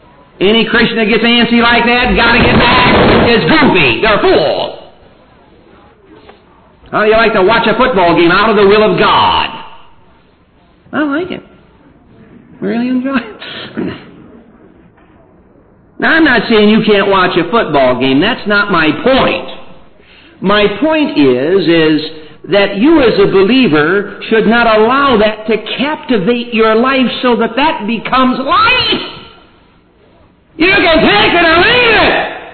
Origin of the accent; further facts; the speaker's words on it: Michigan, United States